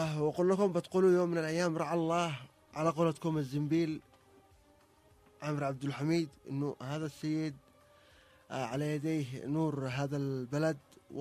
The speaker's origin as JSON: {"language": "Arabic", "country": "Yemen"}